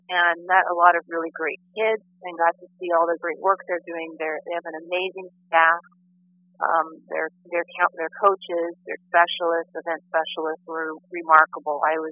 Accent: Camarillo, California, United States; we really want to have a half marathon 5K event right here in Camarillo, which is my hometown, of course.

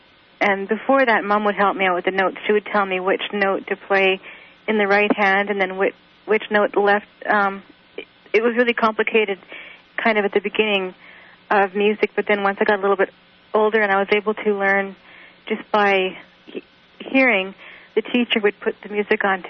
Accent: Calgary, Alberta, Canada; born or raised there; also born or lived in Saskatoon

